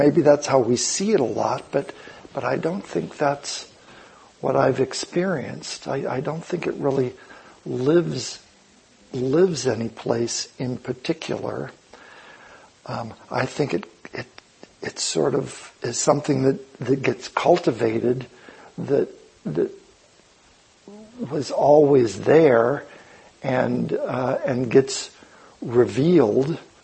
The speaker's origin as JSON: {"language": "English", "town": "San Luis Obispo", "region": "California", "country": "United States", "tie": "born or raised there", "said": "When I think of, you know, my little family in San Luis Obispo, growing up on Sycamore Drive"}